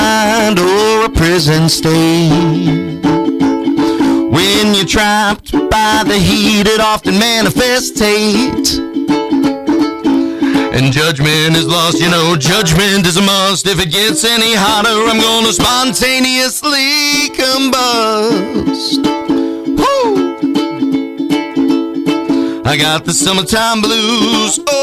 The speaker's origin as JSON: {"language": "English", "region": "Virginia", "country": "United States", "lives_now": "Florida, United States", "said": "It's Florida. And I'm from Virginia."}